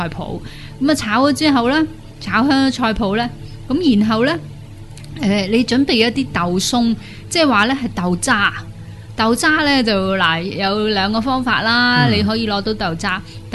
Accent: China; 特别系我哋中国人嗰啲酒咧，原来好多嘅

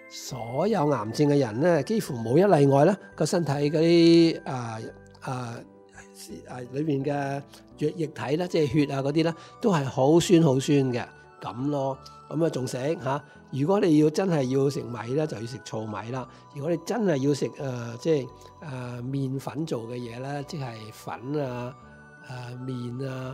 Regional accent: Hong Kong; 我哋香港人

